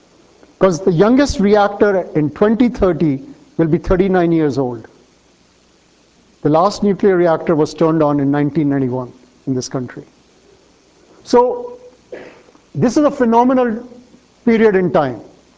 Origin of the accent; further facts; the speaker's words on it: Australia; So, being an Australian, I've had a very interesting discussion.